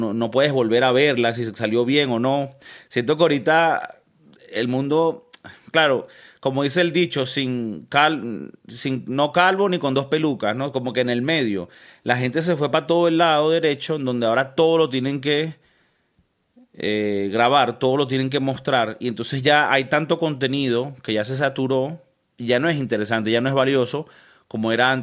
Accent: Venezuela; en la casa donde yo me crié en Venezuela

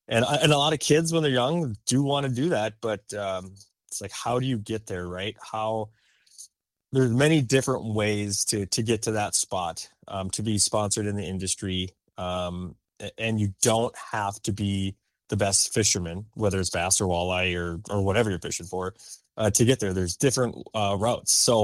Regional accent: Moorhead, Minnesota, United States; We grew up fishing the small lakes of Minnesota. I grew up in Moorhead, just across the river from Fargo.

